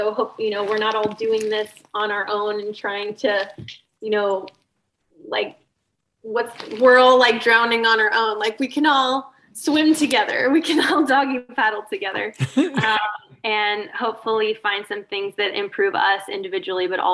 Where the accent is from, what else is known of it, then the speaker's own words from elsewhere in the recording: Austin, Texas, United States; Well, I grew up here in Austin, and growing up here